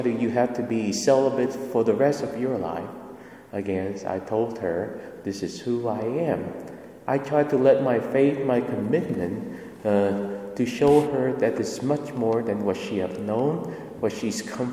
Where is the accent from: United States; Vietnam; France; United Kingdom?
Vietnam; growing up in Vietnam, which is a predominantly Buddhist country.